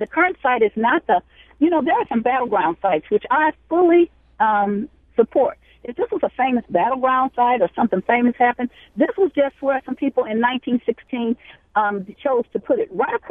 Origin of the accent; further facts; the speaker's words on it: Tennessee, United States; born there; I am actually a Southerner. I was born in Tennessee.